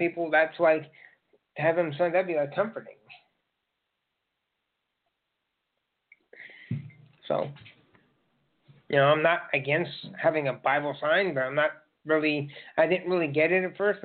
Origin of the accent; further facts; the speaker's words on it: United States; born there; I have ancestry in other countries, but I'm an American because I was born here.